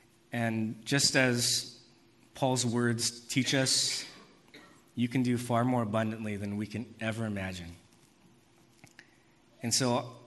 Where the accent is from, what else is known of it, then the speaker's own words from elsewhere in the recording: Monterey Park, California, United States; I grew up on Monterey Park. I live there now.